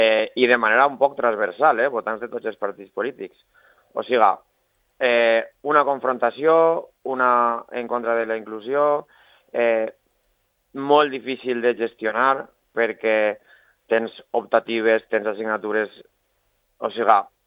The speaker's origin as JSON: {"language": "Catalan", "town": "Onda", "region": "Valencian Community", "country": "Spain", "tie": "born or raised there", "said": "te vaig a posar l'exemple del meu poble, d'Onda"}